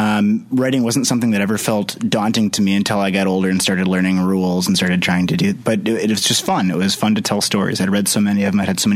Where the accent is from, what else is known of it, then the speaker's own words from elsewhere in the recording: Stillwater, United States; I was born in Stillwater. I went to Stonebridge Elementary and graduated from high school here.